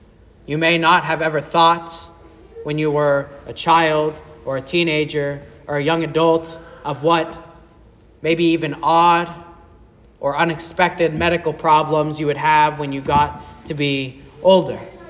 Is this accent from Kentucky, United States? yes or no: no; Arkansas, United States; now in Olive Branch, United States; I bet none of us had ever heard of Olive Branch, Mississippi when we were growing up in Saline County, Arkansas.